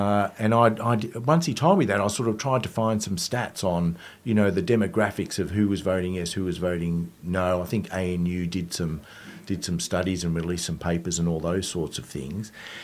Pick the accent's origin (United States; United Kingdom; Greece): United Kingdom; England; moved away; You know, I'm a whitey, and I came out from England in 1971.